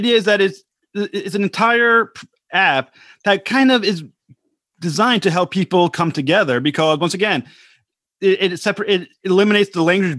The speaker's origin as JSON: {"language": "English", "country": "United States", "said": "as an American, you look at our country, we are extremely arrogant about ourselves"}